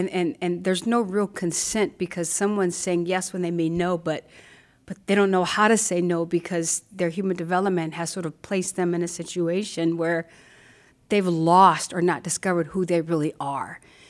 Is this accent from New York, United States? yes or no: no; California, United States; I love sports. I am from Cali after all.